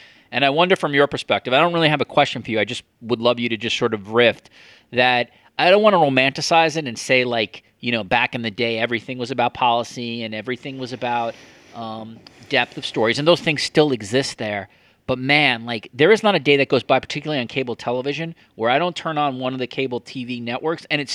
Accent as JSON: {"language": "English", "country": "United States", "lives_now": "Canada", "said": "since I moved to Canada and I have a little bit of an outsider perspective now as an American in another country."}